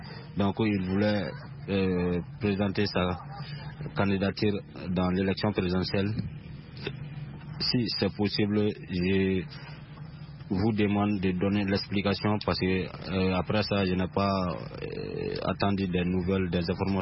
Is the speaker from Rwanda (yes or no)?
no; Binda, Côte d’Ivoire; de Binda, mon village natal à Sonitini.